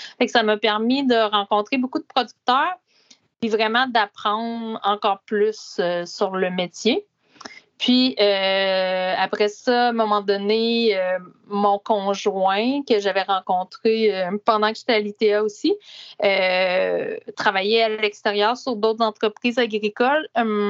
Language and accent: French; Laurierville, Quebec, Canada; rang 5 à Laurierville, qui est aussi au centre du Québec